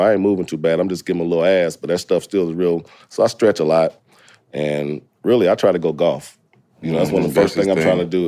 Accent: Indiana, United States; But in Indiana, we don't have a sound, so we flirt with everything.

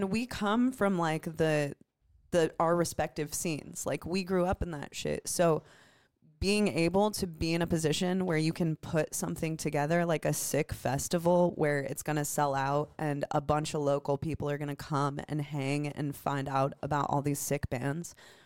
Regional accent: Des Moines, Iowa, United States; now in Nashville, United States; And I'm from Des Moines, Iowa, and I was like a part of the scene there. Like that's where I grew up.

